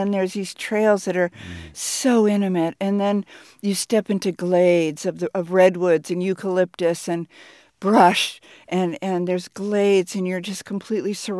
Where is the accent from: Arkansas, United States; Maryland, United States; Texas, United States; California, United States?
California, United States; Tiburon; I was born and raised in Tiburon when it was still a railroad town and the trains still ran.